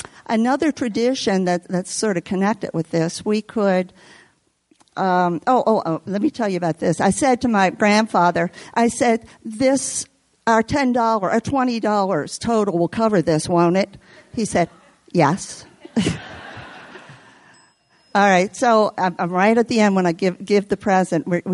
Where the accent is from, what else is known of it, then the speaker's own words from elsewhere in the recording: Baltimore, Maryland, United States; I grew up in Baltimore in a family with many traditions, and Christmas was no exception.